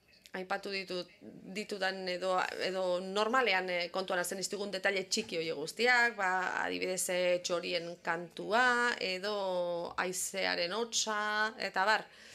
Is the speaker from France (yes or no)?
yes; France; Basque is a second language; Ni frantsesa naiz, 100% aita suediarra da, baina nik ez du suediera egiten